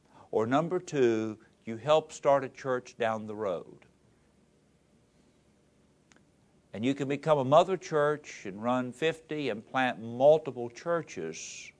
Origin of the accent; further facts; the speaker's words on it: Appalachia, United States; I may have, since I'm from Appalachia.